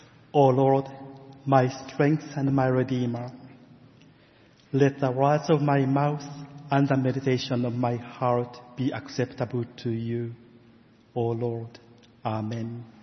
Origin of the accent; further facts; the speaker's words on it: Japan; English is a second language; English is not my first language. And I was born and grown up in Japan.